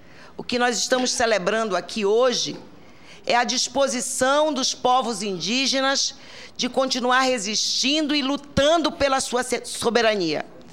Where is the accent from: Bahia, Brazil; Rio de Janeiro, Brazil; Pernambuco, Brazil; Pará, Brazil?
Pará, Brazil; sou professora, sou do Pará, do Estado do Pará